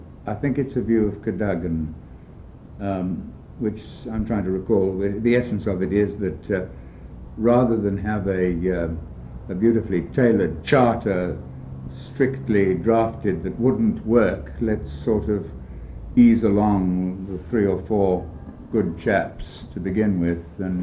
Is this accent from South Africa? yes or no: yes; South Africa; I'm a South African, so I know about it.